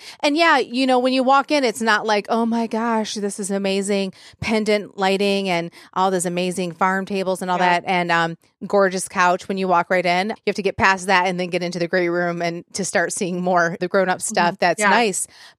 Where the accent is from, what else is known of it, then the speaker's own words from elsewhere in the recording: Michigan, United States; now in Nashville, United States; A lot of the houses in Nashville do not have basements and I'm from Michigan. So I was used to that.